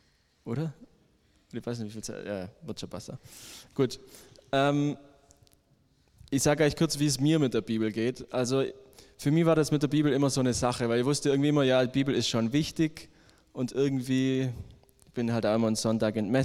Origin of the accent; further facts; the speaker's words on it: Baden-Württemberg, Germany; now in Salzburg, Austria; ich komme aus dem Schwabeländle, sage immer in Salzburg, aber hier brauche ich das nicht sagen, ist eh klar. Genau, ich bin jetzt gerade in Salzburg